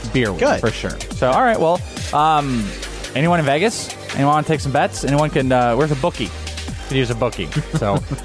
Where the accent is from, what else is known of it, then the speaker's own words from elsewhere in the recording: Wales, United Kingdom; I'm Welsh.